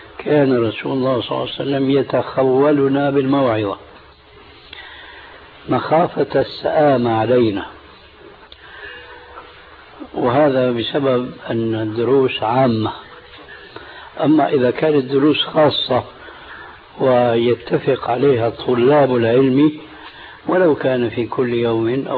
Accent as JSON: {"language": "Arabic", "country": "Syria", "said": "عندنا في الشام"}